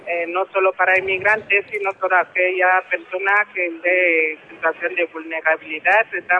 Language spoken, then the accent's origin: Spanish; Cameroon; now in Madrid, Spain; Somos camerunenses.